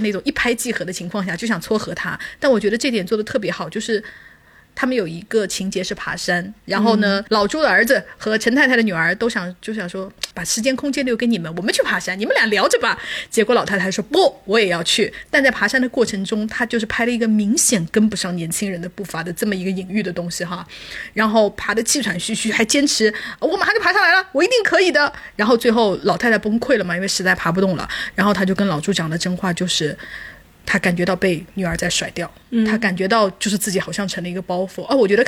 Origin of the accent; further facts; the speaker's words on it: China; 咱都是中国人